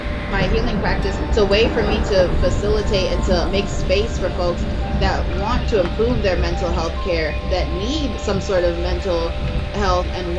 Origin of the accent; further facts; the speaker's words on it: Nigeria; now in United States; I'm Nigerian, I'm from the Igbo tribe, and being in America, but just like living in the diaspora